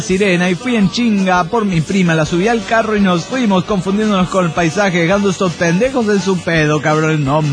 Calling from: Celaya, Guanajuato, Mexico; de Celaya, Guanajuato, México.

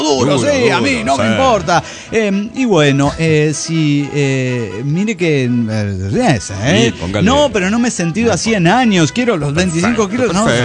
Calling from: Guatemala; Hola, ¿cómo están, amigos? … de Guatemala.

